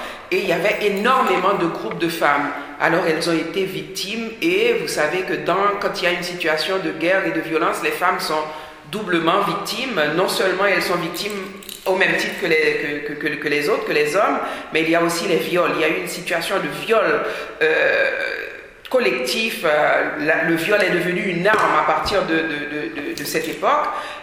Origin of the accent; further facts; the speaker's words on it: Haiti; moved away; cette enfance en Haïti, parce que j'ai grandi en Haïti, quand je suis partie, je suis restée 20 ans sans retourner en Haïti.